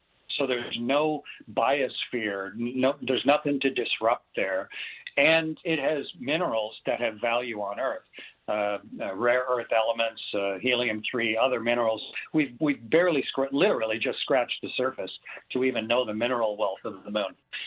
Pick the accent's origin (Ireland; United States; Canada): Canada; I'm Canadian.